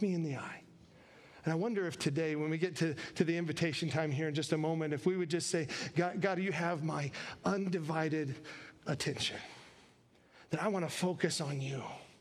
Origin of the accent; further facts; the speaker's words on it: Alaska, United States; Growing up in Alaska, there wasn't a lot to do in the winter